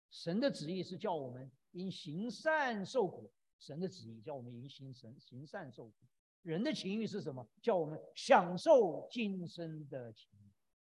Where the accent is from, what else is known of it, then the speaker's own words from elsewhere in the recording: Zuoying, Kaohsiung, Taiwan; 那我从台湾来的就晓得，我们在因为我住在左营，我们那个地方就海军的基地在附近